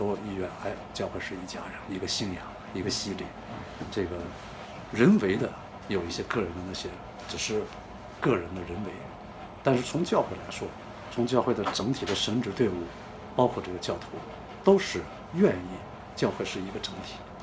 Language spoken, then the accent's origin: Chinese; China; 咱们作为中国人来说表述我们的声音